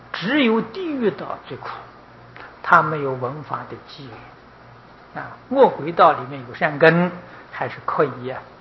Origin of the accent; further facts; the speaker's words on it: China; 那么就是我们中国人讲的玉皇大帝啊